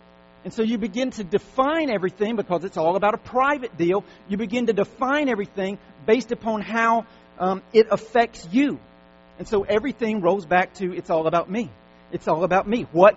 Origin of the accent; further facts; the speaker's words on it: United States; because, you know, we're American, and so we just have this rugged individualism